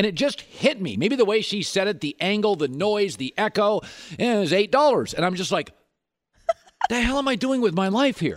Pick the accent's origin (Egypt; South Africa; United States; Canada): United States; Seattle, Washington; I've been doing coffee my whole life. I grew up in Seattle. You drink coffee.